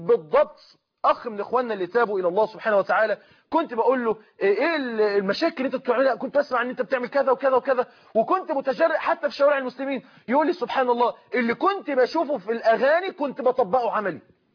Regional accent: Mansoura, Dakahlia, Egypt; عندنا في المنصورة

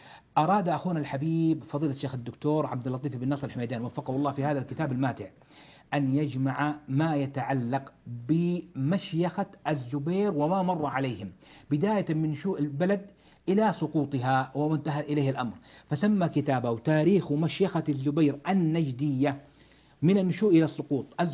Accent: Jeddah, Makkah Province, Saudi Arabia; في جامعة الملك عبد العزيز عندنا بجدة

